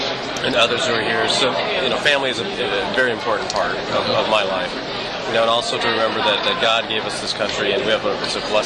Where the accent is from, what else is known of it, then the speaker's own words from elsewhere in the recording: Indiana, United States; to represent the values that I grew up with in Northeast Indiana, in Indiana.